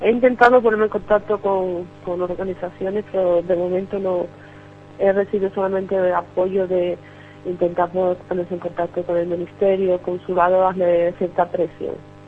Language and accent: Spanish; Spain; yo porque soy española